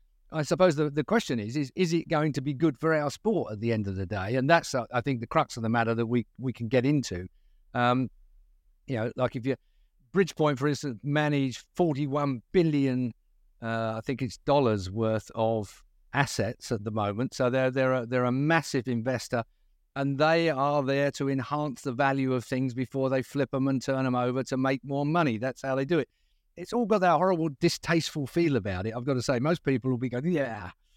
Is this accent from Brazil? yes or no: no; East of England, United Kingdom; I'm from Essex.